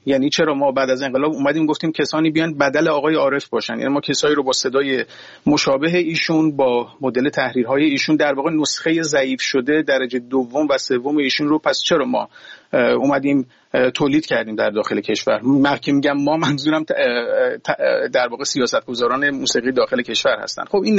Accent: Iran; خب به هر حال همه ما ایرانی هستیم

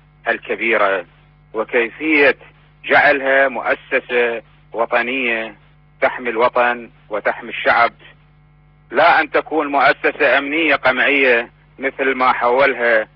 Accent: Iraq; من جملة أهدافنا ومشاريعنا للمستقبل هو أن نبحث إحنا كعسكريين عراقيين

